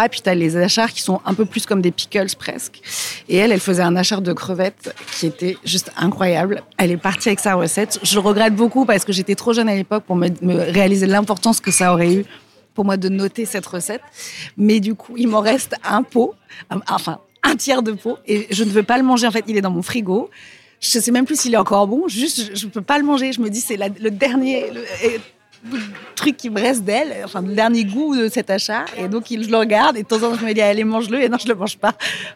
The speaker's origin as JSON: {"language": "French", "region": "Abidjan", "country": "Côte d’Ivoire", "tie": "born or raised there", "said": "je suis née en Côte d'Ivoire. Donc, j'ai pas de tradition culinaire française vraiment"}